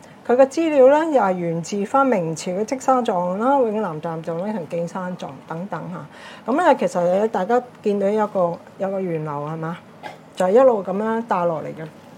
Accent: China; 喺我哋中國人嚟講咧，都幾重要嘅嚇。

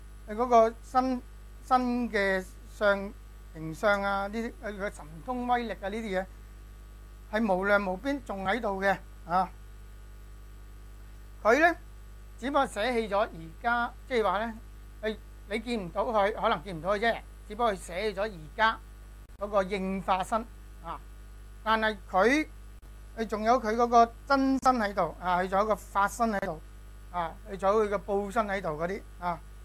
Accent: China; 所以點解我哋中國人有如果接觸咗呢種咁嘅講法嘅時候

